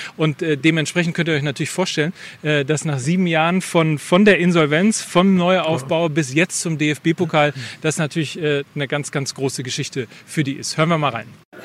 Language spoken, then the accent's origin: German; Potsdam, Brandenburg, Germany; Mein Heimatverein als Potsdamer ist natürlich Babelsberg 09.